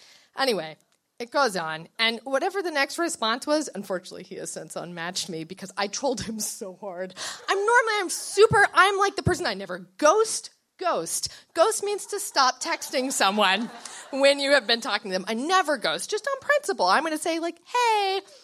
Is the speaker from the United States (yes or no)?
yes; Louisiana, United States; now in Baltimore, United States; I'm from Louisiana.